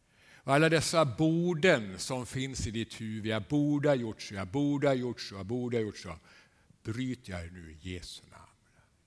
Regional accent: Bergslagen, Sweden; Det är inte att segla runt i en optimistjolle i Bergslagen där jag kommer ifrån.

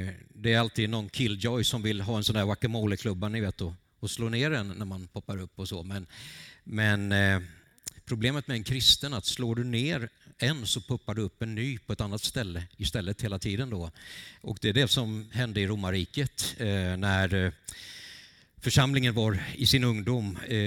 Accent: Vetlanda, Jönköping County, Sweden; så här växte jag upp och mina kära föräldrar bodde här ute i Skede.

